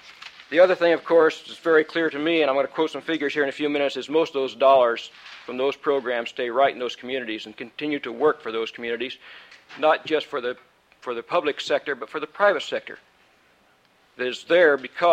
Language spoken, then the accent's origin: English; Juneau, Alaska, United States; I'm saying that because I'm from Juneau